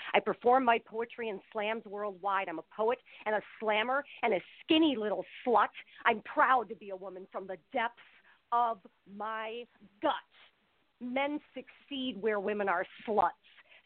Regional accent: Milwaukee, Wisconsin, United States; in the first place he came after Chicago, of course, was Milwaukee, which was my hometown.

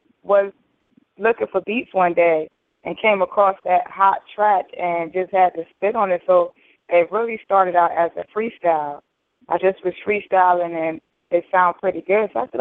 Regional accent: Trenton, New Jersey, United States; Well, kind of raised in North and Trenton. So, you know, I kind of claim both cities, but I'm originally from New Jersey.

